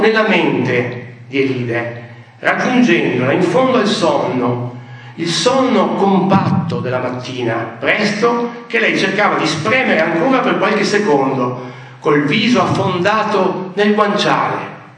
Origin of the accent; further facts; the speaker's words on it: Venice, Veneto, Italy; a Porto Marghera, vicino a dove sono nato io, sono veneziano, avevo Porto Marghera davanti agli occhi